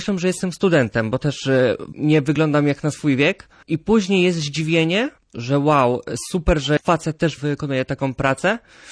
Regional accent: southern Poland, Poland; Zawsze chciałem mieszkać nad morzem, a że ja pochodzę z południa Polski

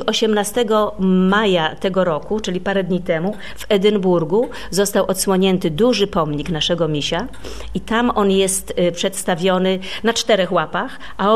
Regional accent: Sopot, Pomeranian Voivodeship, Poland; born there; Ja jestem sopocianką z urodzenia.

